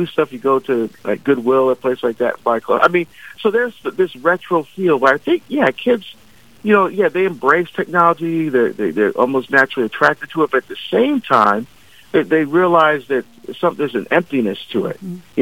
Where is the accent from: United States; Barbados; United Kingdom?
Barbados; moved away; I'm originally from Barbados in the West Indies. I'm the first baptized Catholic in my family.